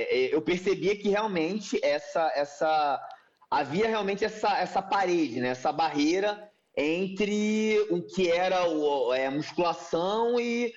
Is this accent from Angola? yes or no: no; Rio de Janeiro, Brazil; now in Portugal; Como você sabe, eu falei, sou do Rio de Janeiro, né?